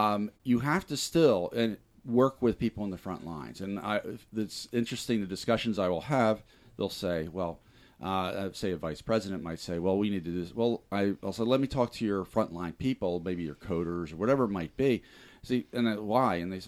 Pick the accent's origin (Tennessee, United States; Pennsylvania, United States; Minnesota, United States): Pennsylvania, United States; Jenkintown; I grew up in Jenkintown, Montgomery County. I lived in Montgomery County my entire life until about 2 years ago. I moved to South Philadelphia when I remarried.